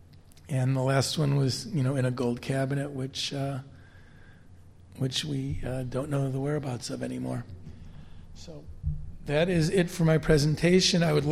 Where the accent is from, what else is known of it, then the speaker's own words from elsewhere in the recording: Oak Park, Illinois, United States; I grew up in Oak Park, Illinois.